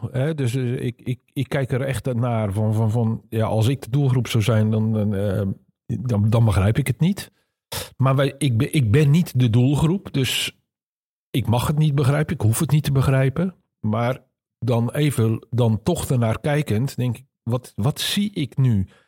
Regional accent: Maassluis, South Holland, Netherlands; Dus, ik kom uit Maassluis.

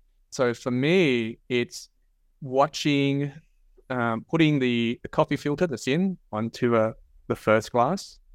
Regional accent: Australia; growing up in Australia, where my parents would buy Café du Monde coffee cans and make Café Ciudad

